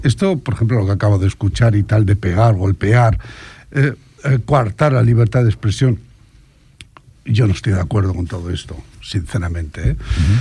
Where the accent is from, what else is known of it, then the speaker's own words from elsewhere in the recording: Spain; yo soy un español de origen marroquí.